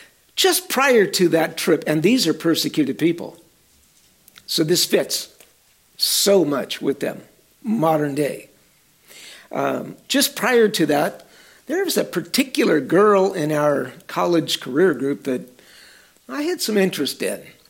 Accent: United States; I'm a rich American. I'm rich because I'm an American.

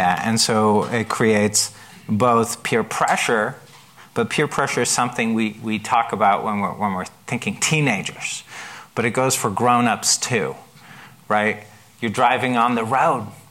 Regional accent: Germany; I grew up in Germany, and there, at least as a young person, it was typical

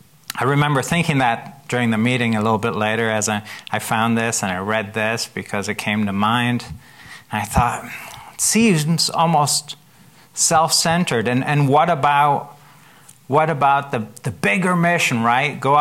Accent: Germany; now in Tacoma, United States; I grew up in Germany. I've lived here. I was in the military for a few years

